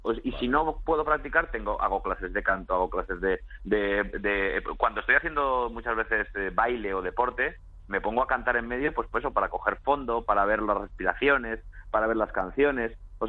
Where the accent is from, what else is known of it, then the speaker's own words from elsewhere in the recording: Castellón, Valencian Community, Spain; born there; yo tengo sangre gata. O sea, mi padre es de Madrid, mi abuelo de Madrid, yo nací en Castellón. Pero por mi sangre corre el madrileñismo total